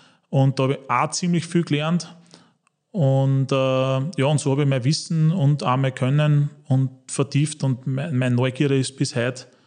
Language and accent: German; Wels, Upper Austria, Austria; Ich habe eine ganz normale Lehre gemacht bei uns in Oberösterreich, in Wels